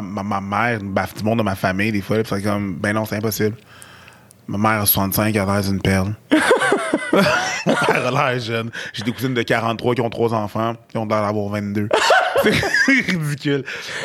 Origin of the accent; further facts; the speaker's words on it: Haiti; Je suis haïtien, fait que... stéréotype